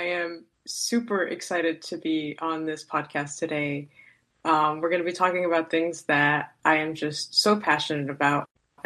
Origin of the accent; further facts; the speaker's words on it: New Jersey, United States; I am originally from New Jersey. I went to college in New Jersey.